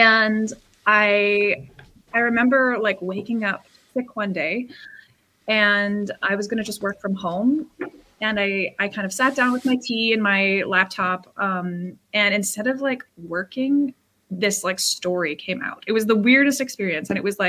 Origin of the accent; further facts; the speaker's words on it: Ontario, Canada; So I grew up on a grape farm, my grandfather's grape farm in the Niagara region of Ontario.